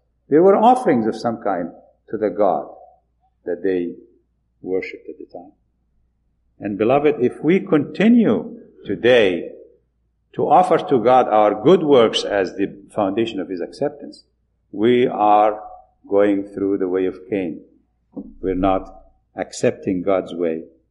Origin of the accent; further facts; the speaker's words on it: Egypt; You see, I come from Egypt.